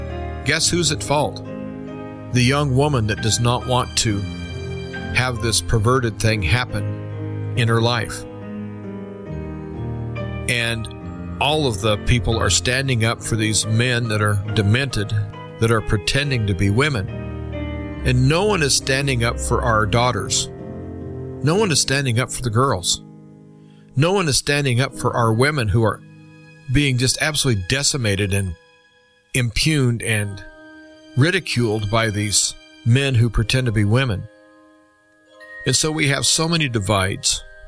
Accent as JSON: {"language": "English", "country": "United States", "said": "And as an American, I had to speak out."}